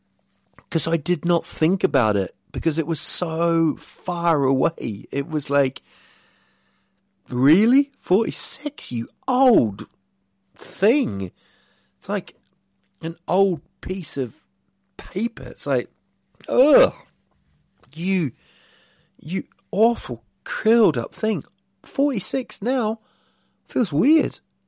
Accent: New Zealand; growing up in New Zealand, I remember watching bands

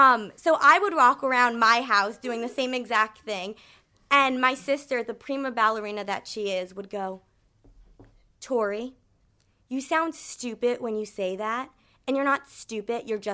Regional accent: United States; So, yes, I am American.

